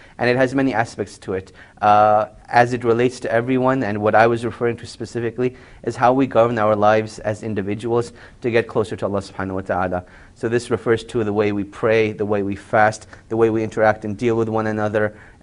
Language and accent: English; Montreal, Quebec, Canada; born there; Basically, I was born in Montreal, Canada.